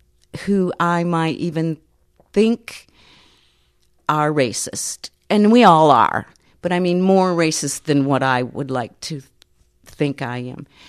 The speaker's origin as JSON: {"language": "English", "town": "Grand Rapids", "region": "Michigan", "country": "United States", "tie": "born or raised there", "said": "I wrote a memoir, 300 pages of memoir. It has to do with growing up in Grand Rapids and being in a community where we were no social conscious, hardly at all."}